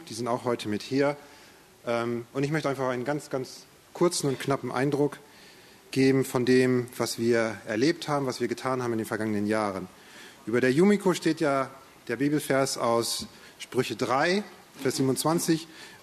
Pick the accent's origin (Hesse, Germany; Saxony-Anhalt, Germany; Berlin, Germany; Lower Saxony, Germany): Lower Saxony, Germany; moved away as an adult; now in Tanzania; Ursprünglich aus Ostfriesland, inzwischen aber wie gesagt aus Tansania. Bin mit meiner Frau Vicky 2002 ausgereist.